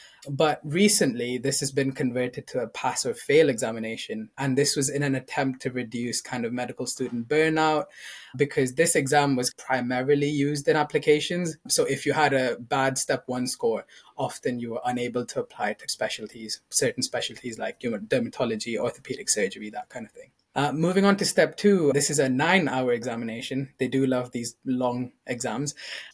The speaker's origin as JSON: {"language": "English", "region": "Abu Dhabi", "country": "United Arab Emirates", "tie": "born or raised there", "lives_now": "Leeds, United Kingdom", "said": "Prior to that, really, I grew up in Abu Dhabi over in the United Arab Emirates."}